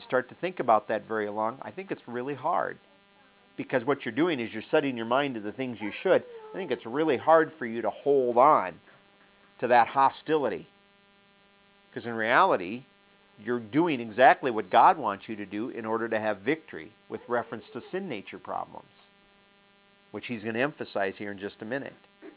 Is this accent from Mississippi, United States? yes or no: no; South Dakota, United States; because I come from … of South Dakota that are kind of an emotional bunch, you know.